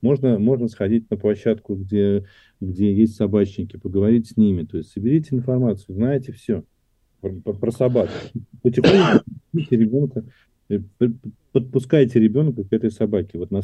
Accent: Samara, Samara Oblast, Russia; особенно я вырос на Волге, в Самаре, и у нас очень холодная вода в реке.

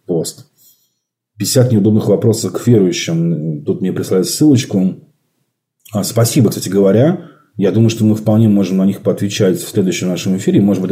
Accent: Russia; я, допустим, россиянин, но я не русский

